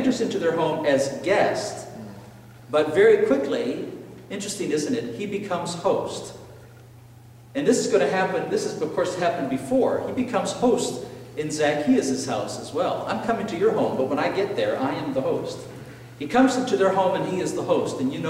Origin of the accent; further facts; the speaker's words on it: Ecuador; I grew up in Ecuador, in South America. My parents were missionaries with the Christian and Missionary Alliance there.